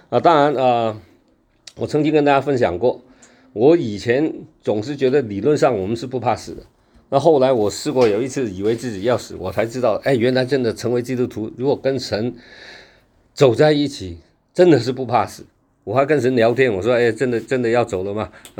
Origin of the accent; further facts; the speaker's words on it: Hong Kong; 以前我们小时候我在小时候在香港的时候